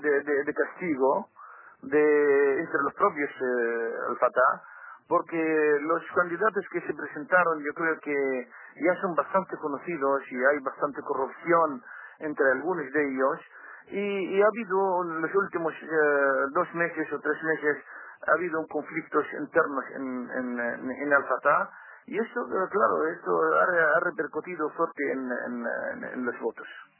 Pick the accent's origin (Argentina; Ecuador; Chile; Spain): Spain; Yo soy español, de nacionalidad española, pero de origen palestino.